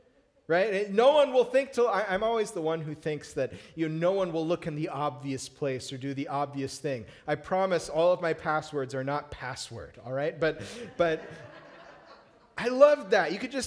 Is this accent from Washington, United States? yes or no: yes; Seattle, Washington, United States; I grew up in the Seattle area, and if you think there's a big difference seasonally in light and dark around here, it's even more so, 1,000 miles to the north.